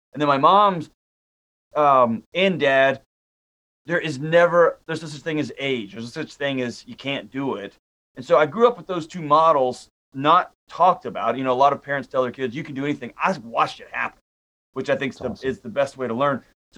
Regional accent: Houston, Texas, United States; So I'm a Houston native, grew up, born and raised in Houston.

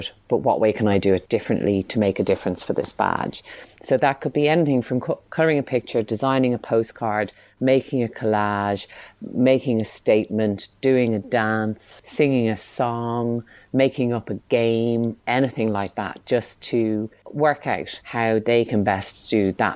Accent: London, United Kingdom; I'm from London originally

